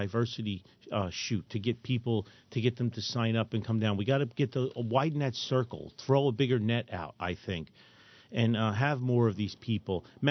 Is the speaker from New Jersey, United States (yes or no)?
yes; Newark, New Jersey, United States; Growing up in Newark, in the New York metropolitan area